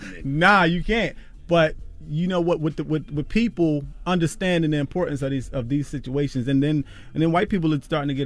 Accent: Philadelphia, Pennsylvania, United States; I'm from Philly.

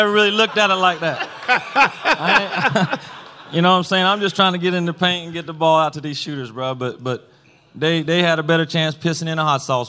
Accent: Bell, Florida, United States; I'm from Bell, little old town, and I go to Gainesville. Gainesville's not much bigger than Bell, but it's a little bit bigger, and it's the first time I've been away from home

